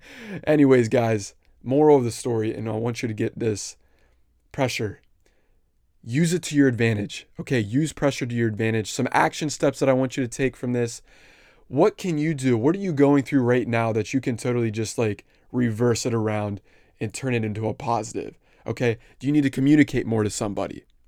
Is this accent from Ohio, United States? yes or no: no; Pennsylvania, United States; I'm from Pennsylvania.